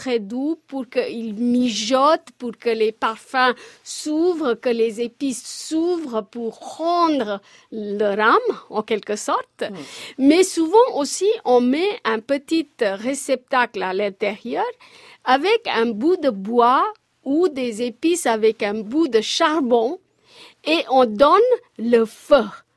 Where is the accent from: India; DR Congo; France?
India; Lucknow, Uttar Pradesh; Cette cuisine nawabi qui vient de Lucknow, parce que j'ai grandi à Lucknow. Donc, j'ai passé beaucoup d'années à l'école à Lucknow, qui est une vieille ville moghol.